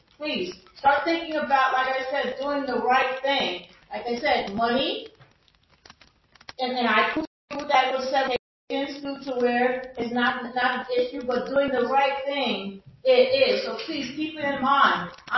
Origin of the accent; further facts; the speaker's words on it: New Brunswick, New Jersey, United States; a resident, it'll be almost 48 years, and born and raised in New Brunswick.